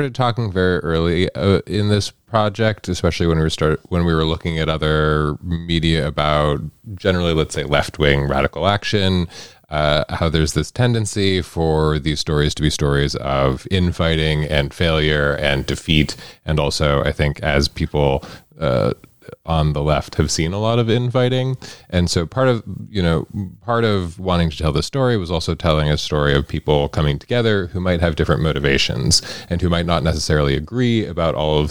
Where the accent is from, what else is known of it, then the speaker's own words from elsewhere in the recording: Wyoming, United States; I grew up in Wyoming, I know a lot of Dwayne's